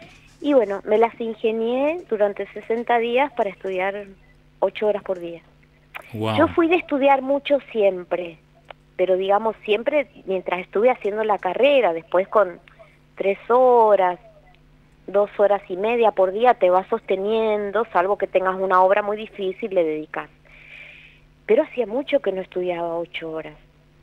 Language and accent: Spanish; Mendoza, Argentina; Yo estoy en orquesta desde los 15 años. O sea, yo soy mendocina y pasé por la Sinfónica de Mendoza